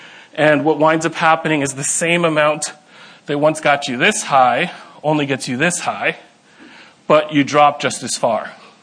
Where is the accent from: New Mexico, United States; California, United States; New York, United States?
New York, United States; Manhattan; since I'm from Manhattan, I always think in terms of subways whenever I do this.